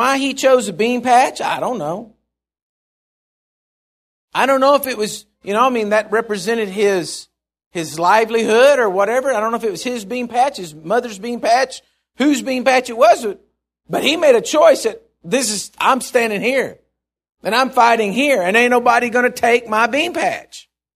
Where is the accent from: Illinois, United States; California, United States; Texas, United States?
Texas, United States; I'm from Texas. I'm a believer in Jesus Christ.